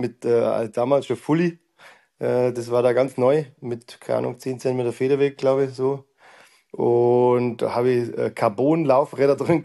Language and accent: German; Bavaria, Germany; born there; now in Chiemgau, Germany; Na genau, ich bin eigentlich aus dem Allgäu gebürtig. Und bin dann aber vor circa 20 Jahren ins Chiemgau gezogen